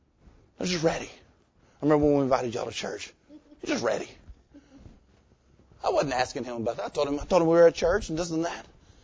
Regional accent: Little Rock, Arkansas, United States; I was raised in Little Rock my whole life. We lived just outside of the city limits. We were right there on Lawson Road off Colonel Glenn. I was in Little Rock my whole life.

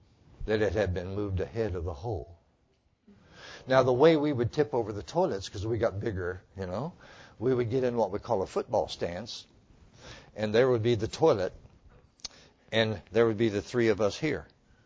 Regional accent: Montana, United States; When I was a kid, growing up in Montana on the ranch, my dad, being a Catholic

